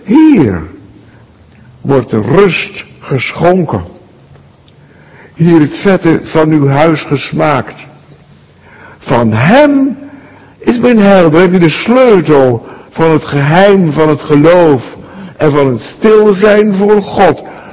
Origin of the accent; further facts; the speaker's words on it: Zeeland, Netherlands; In Zeeland, waar ik vandaan kom, praten de mensen ook veel over het geestelijk leven. En als kind heb ik het al gehoord